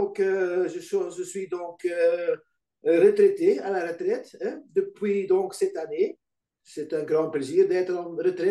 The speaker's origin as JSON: {"language": "French", "region": "Flanders", "country": "Belgium", "said": "je suis belge, oui. Donc"}